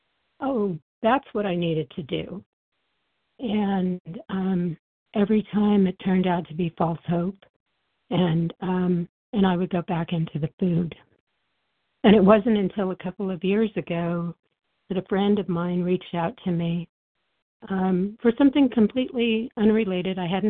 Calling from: New Mexico, United States; I'm calling from New Mexico.

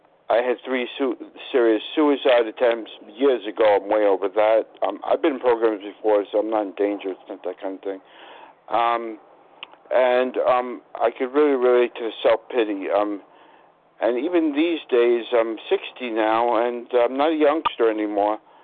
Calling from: Astoria, New York, United States; from Astoria, New York.

